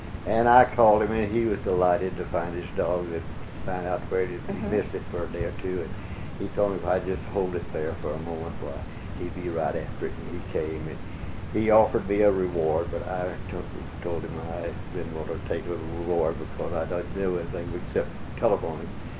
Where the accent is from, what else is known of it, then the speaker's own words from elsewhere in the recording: Little Rock, Arkansas, United States; we stayed in Little Rock, and I grew up in Little Rock, attended school there, and graduated from high school there in 1929.